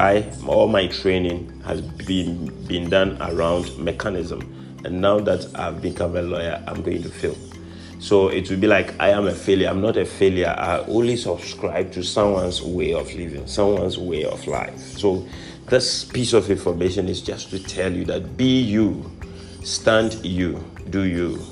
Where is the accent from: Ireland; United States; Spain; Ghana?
Ghana; Prampram, Greater Accra; very genius, and I come from Ghana, pram pram, and I'm not like any other person.